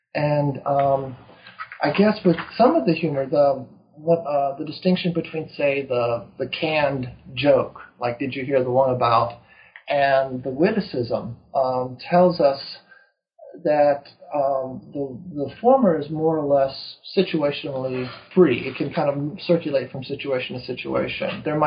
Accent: East Coast, United States; also born or lived in Texas; I grew up on the East Coast, lived in Texas for a number of years

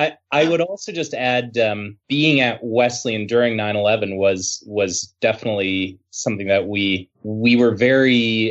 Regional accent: Canada; I'm Canadian myself, and I was regularly going back from Connecticut over the border in a Greyhound bus, usually to see friends back in Canada

